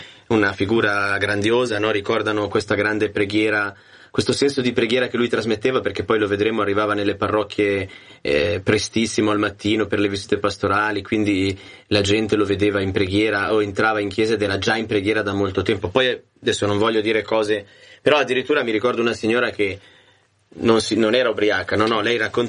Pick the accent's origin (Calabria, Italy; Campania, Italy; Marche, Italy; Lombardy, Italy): Lombardy, Italy; Buguggiate; io vengo da un paese vicino qui a Varese, che è un fino con il mio paese confina con la nostra città, e Bugugiate